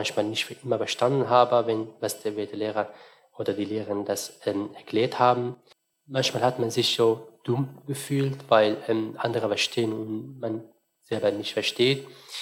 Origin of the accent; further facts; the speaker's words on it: Syria; now in Germany; Ich bin ja 22 Jahre alt. Ich lebe in Deutschland seit August 2015 und ich komme ursprünglich aus Syrien.